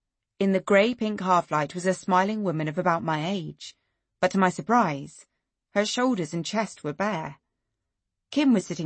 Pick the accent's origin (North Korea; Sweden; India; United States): North Korea; Hyesan, Ryanggang; I'm from North Korea. That's why I want to go. I was born and brought up in Haesan, in Yangang province, North Korea. I can't return home